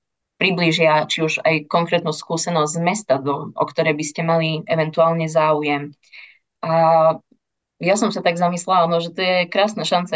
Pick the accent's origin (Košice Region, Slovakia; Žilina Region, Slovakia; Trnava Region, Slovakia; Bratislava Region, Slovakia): Košice Region, Slovakia; Košice; S tým, že som z Košic, tak Banská Bystrica mi relatívne vyhovovala.